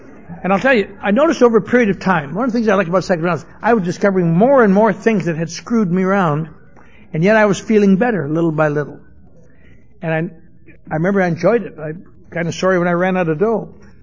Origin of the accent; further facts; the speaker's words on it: Eau Claire, Wisconsin, United States; I was raised in Eau Claire, Wisconsin. In something called the Norwegian Lutheran Church.